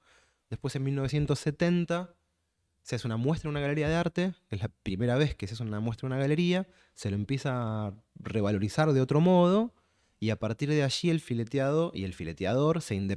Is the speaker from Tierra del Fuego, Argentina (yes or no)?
no; Buenos Aires, Argentina; Yo me crié en Almagro